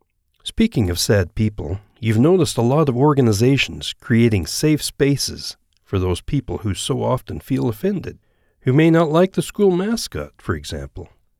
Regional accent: Idaho, United States; Right now, in my hometown up in Idaho, there are a few folks trying to get that school mascot changed.

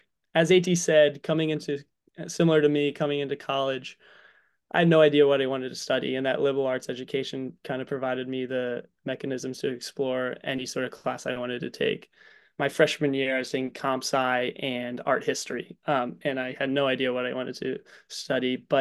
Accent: Delaware, United States; also born or lived in Vermont; now in Minneapolis, United States; And so I'm from Delaware, but now I'll be out in the Midwest, battling the cold still.

